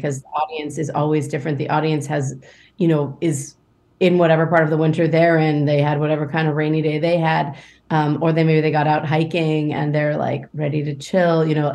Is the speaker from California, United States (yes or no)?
yes; San Francisco, California, United States; I grew up in San Francisco, California. That one's about being homesick.